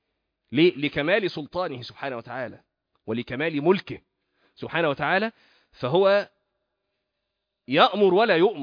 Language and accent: Arabic; Shubra, Cairo Governorate, Egypt; انا اصلا من شبرا، فقضيت طفولتي كلها في شبرا يعني حياتي كلها في شبرا لغايه ما اتخرجت واشتغلت وانا في شبرا.